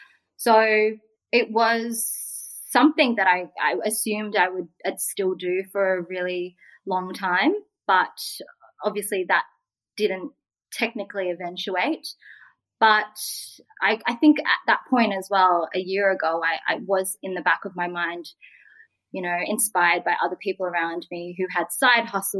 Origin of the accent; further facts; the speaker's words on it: Australia; I'm Vietnamese Australian.